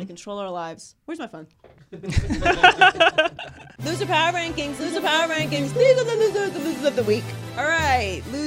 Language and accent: English; Pittsburgh, Pennsylvania, United States; Because, obviously, I'm from Pittsburgh.